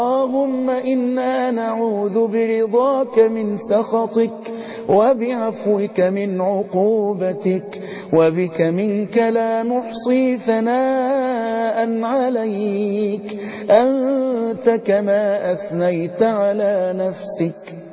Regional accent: Egypt; اللهم احفظ بلدنا مصر

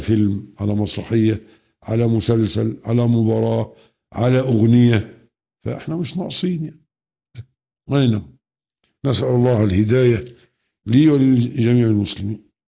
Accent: Egypt; دي عادات وتقاليد عندنا في مصر.

